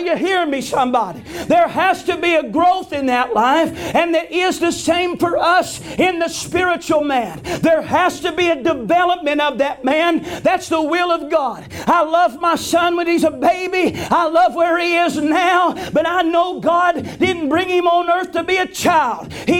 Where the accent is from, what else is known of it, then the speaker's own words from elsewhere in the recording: the South, United States; You know, I know I'm from the South, and Pentecost is a more of a rich thing down there.